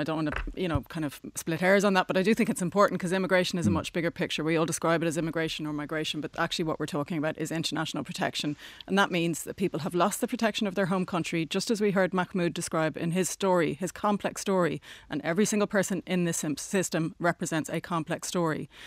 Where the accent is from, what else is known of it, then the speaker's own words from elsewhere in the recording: Ireland; It is not the values that we hold as Irish people